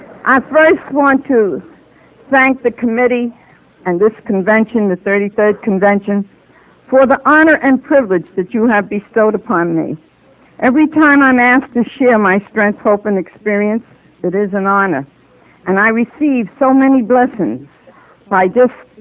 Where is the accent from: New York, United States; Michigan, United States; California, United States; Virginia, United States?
New York, United States; Manhattan; also born or lived in Brooklyn; I'm the oldest of five children. I was born in Brooklyn and raised in Manhattan.